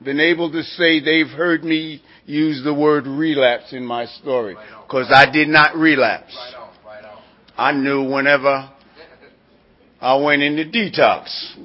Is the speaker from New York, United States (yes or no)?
yes; New York, United States; I was born and reared in New York